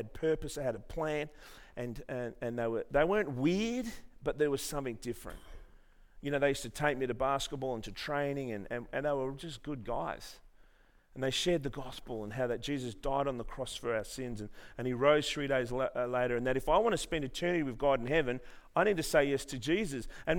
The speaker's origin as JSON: {"language": "English", "town": "Armidale", "region": "New South Wales", "country": "Australia", "tie": "born or raised there", "said": "Like I said, I grew up in Armidale."}